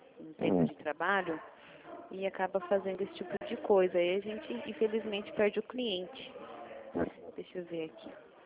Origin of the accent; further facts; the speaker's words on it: Rio Claro, São Paulo, Brazil; Sou de Rio Claro.